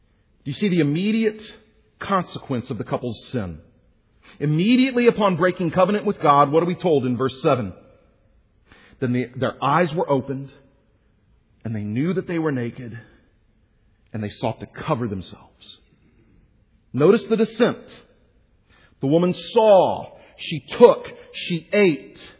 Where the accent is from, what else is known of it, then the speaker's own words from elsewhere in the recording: Houston, Texas, United States; Now, I'm from Houston, Texas. We had a fig tree in our backyard.